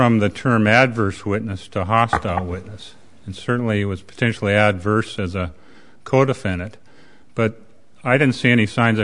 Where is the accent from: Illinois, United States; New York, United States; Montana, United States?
Montana, United States; Great Falls; I'm from Great Falls, Montana.